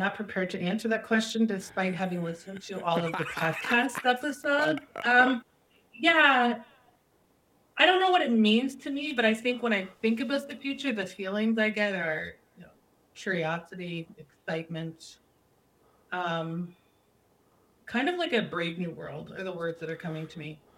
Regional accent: Brampton, Ontario, Canada; I grew up in Brampton, which is not really known for agriculture much anymore at all.

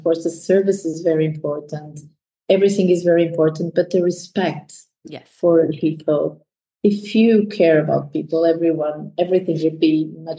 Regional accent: Algarve, Portugal; English is a second language; also born or lived in Lisbon; because I was born in Lisbon. I went to live with my parents in the Algarve, and then we fell in love with the Alentejo.

